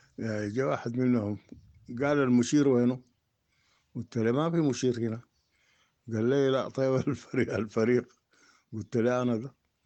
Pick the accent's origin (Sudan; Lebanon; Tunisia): Sudan; Omdurman, Khartoum; انا اول شيء من ام درمان دي ما بمرق، أنا قاعد حارس لي تراب هنا في البكري، أصلا من المدرمان دي ما بمرق